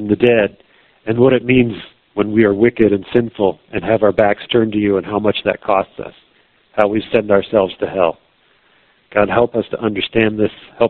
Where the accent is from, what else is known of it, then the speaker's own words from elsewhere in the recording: United States; But as an American who has millions of these things stacked around us, there's no excuse for not knowing this.